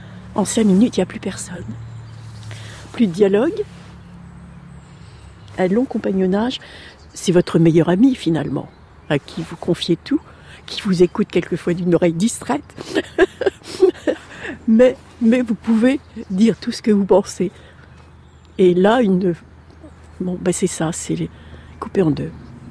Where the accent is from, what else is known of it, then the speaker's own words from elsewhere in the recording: Hauts-de-France, France; nous sommes originaires de la Picardie. Et en Picardie, il y avait de très beaux chênes rouges